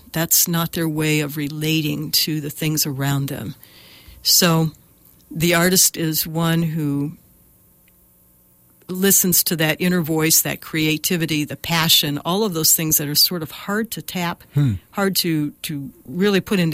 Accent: Midwest, United States; now in California, United States; I grew up in the country in the Midwest, and that really served me well because we were part of a small cluster of houses, but mostly I had open fields to play in.

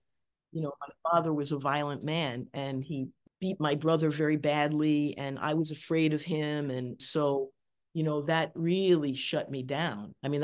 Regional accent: Manhattan, New York, United States; We grew up in Manhattan. Our family didn't have a car.

